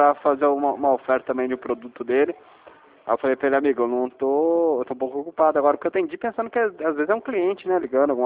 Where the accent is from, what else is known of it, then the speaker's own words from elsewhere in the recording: São José dos Campos, São Paulo, Brazil; Eu sou de São José dos Campos.